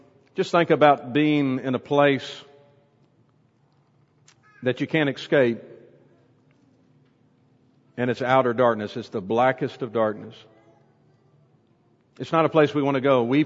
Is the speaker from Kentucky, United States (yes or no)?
yes; Bowling Green, Kentucky, United States; not too far from where I grew up in Bowling Green, Kentucky, is a cave called Mammoth Cave.